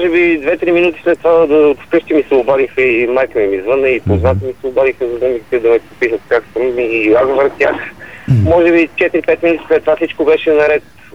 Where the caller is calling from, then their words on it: Sofia, Sofia City, Bulgaria; таксиметър 68 от София.